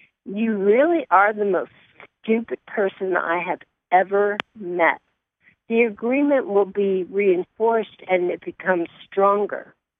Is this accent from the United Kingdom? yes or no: no; Ireland; I'm City Irish.